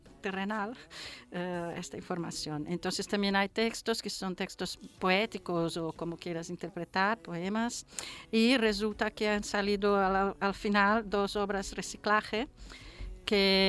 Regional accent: Formentera, Balearic Islands, Spain; also born or lived in Brazil; Y yo soy brasileña española, es mi doble nacional, soy formenterenca en este sentido.

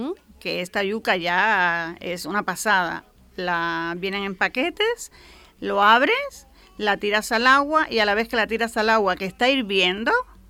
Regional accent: Cuba; moved away; cuando yo vivía en Cuba, yo me fui de Cuba en el 98, y la situación más o menos estaba así

